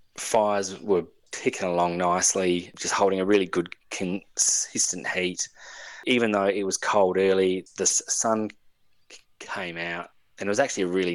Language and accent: English; Adelaide, South Australia, Australia; oh, and I'm from Adelaide. I've come over from Adelaide.